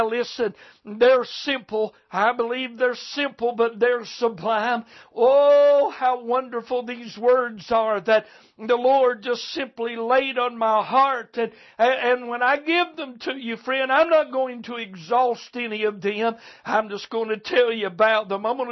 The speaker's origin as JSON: {"language": "English", "country": "United States", "said": "I could spend my time thanking Him that I'm an American, being born in this free land"}